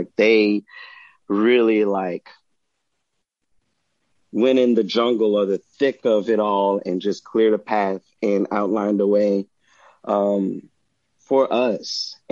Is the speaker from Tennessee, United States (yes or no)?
no; Hillaryville, Louisiana, United States; quit my job and then I moved back down to Louisiana. But this time, instead of New Orleans, I went to my hometown, Hillaryville, and I lived with my grandmother